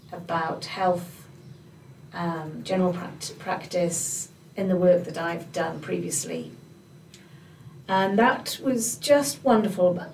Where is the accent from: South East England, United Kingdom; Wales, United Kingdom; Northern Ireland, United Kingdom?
Wales, United Kingdom; Holyhead; And, of course, I am from Holyhead.